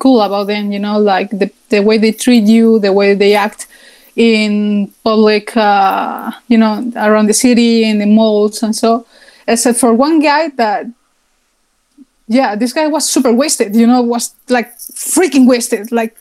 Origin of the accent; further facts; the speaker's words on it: Spain; hi, yes, I'm this person from Spain.